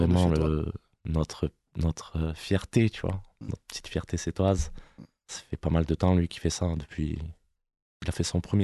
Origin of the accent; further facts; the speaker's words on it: Montpellier, Occitanie, France; Pareil, plus vers chez moi, à Montpellier.